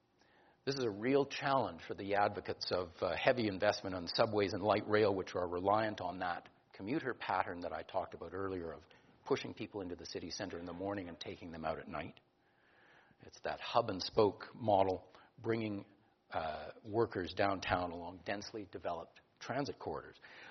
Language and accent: English; North Vancouver, British Columbia, Canada; I grew up in the North Shore.